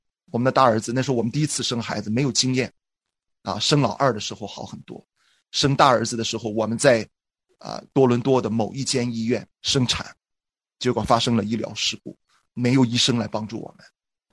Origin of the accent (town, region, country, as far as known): China